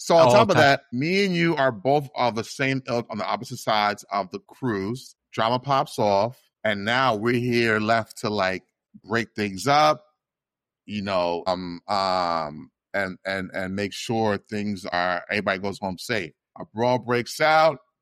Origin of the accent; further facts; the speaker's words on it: Spring Valley, New York, United States; Me and you are from the same area. You know, you're from Gessner, I'm from Union. On the same street, Union Road.